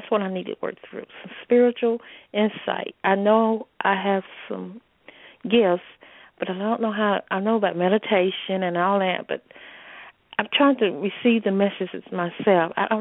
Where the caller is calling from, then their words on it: North Carolina, United States; I'm calling from North Carolina.